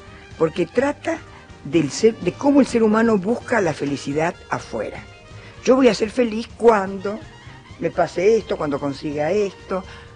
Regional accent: Chaco, Argentina; Yo soy chaqueña, pero no soy tonta.

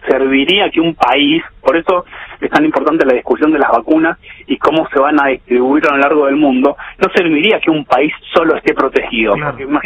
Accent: Argentina; somos argentinos

